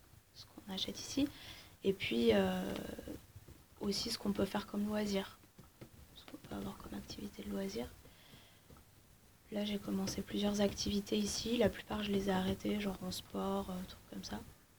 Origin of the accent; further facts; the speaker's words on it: Bourgogne-Franche-Comté, France; also born or lived in Lyon; on a habité à Lyon 6 ans avant, mais sinon, moi, je suis originaire du Jura, et lui, il est originaire d'Ardèche, donc plutôt des coins bien ruraux.